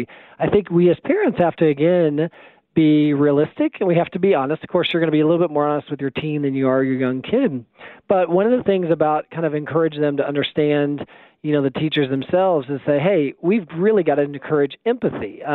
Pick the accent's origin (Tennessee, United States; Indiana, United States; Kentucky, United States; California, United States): Indiana, United States; Evansville; as a little kid growing up in Evansville, Indiana